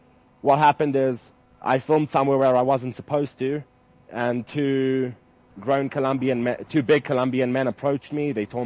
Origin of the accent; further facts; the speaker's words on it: Israel; I just straight up told people that I'm from Israel